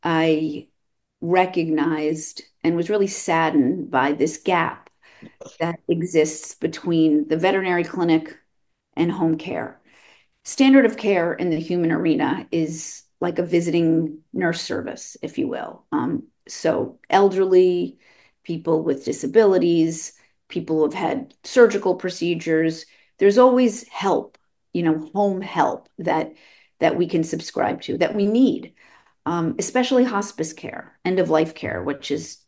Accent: New York City, New York, United States; We both born and bred in New York City.

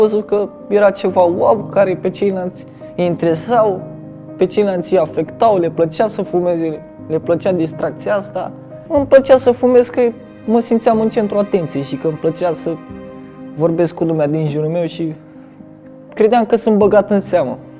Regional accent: Bucharest, Romania; Am 15 ani, sunt din București

